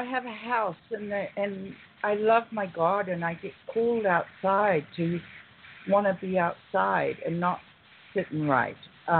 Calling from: California, United States; And I'm calling from the San Bernardino Mountains.

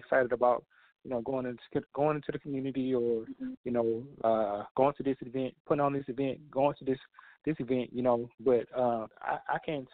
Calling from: Dallas, Texas, United States; from Dallas, Texas.

